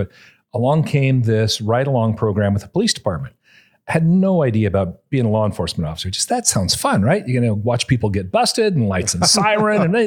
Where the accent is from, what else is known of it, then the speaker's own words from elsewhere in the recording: Caldwell, Idaho, United States; Over outside of Caldwell.